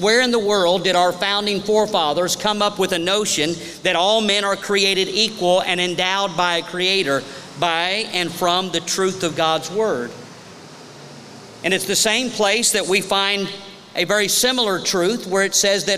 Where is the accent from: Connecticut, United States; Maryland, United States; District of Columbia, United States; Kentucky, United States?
Kentucky, United States; Born and raised in Northern Kentucky, a resident of Clark County for half of my life, 27 years.